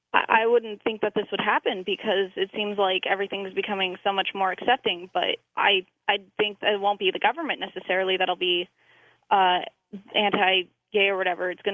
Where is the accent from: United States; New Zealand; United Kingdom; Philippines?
United States; Las Vegas, Nevada; I'm from Las Vegas